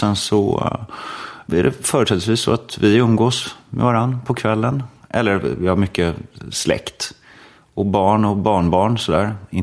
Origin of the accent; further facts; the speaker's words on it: Stockholm, Stockholm County, Sweden; Jag växte upp i Blackeberg, ja.